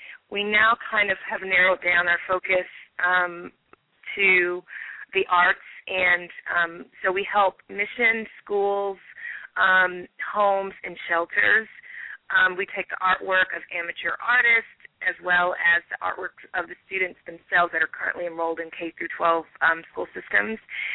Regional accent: Kentucky, United States; moved away; I came out here from Kentucky almost 11 years ago, and I was just a diehard thespian, kind of hippie.

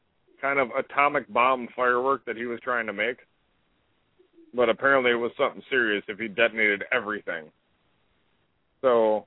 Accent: the South, United States; I'm able to poke fun at this because I'm from the South too

